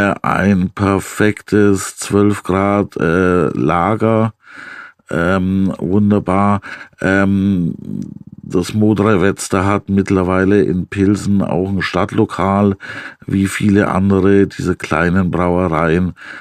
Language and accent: German; Bavaria, Germany; Ich bin ja viel weiter im Süden aufgewachsen, in Bayerisch-Schwaben.